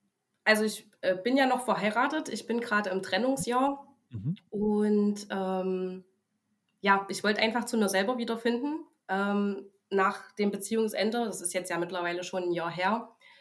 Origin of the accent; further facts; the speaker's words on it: eastern Germany, Germany; Man muss ja auch sagen, ich komme ja aus dem Osten, ich habe ja auch Dialekt.